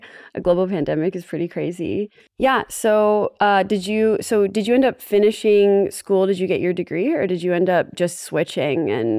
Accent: Florida, United States; also born or lived in New York; I was born in New York. I grew up in Florida, but my family's from New York. And so I was kind of raised with like the East Coast social structure

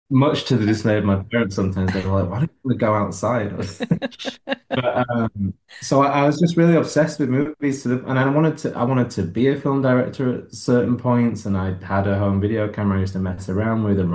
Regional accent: Yorkshire and the Humber, United Kingdom; now in Los Angeles, United States; I grew up in Yorkshire

